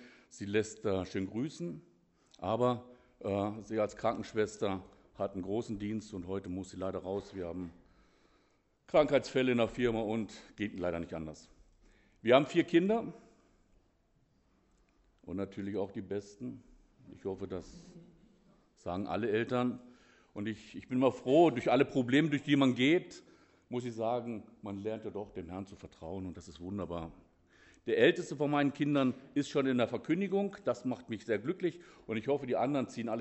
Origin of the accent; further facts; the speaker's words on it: Northern Germany, Germany; Aber ich bin Norddeutscher, bekennender Norddeutscher